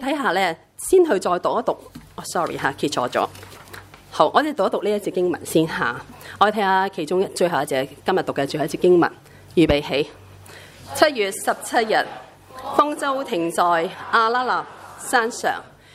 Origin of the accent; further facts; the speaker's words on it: Hong Kong; 我们香港人好多挺轰动，香港原来这么小呢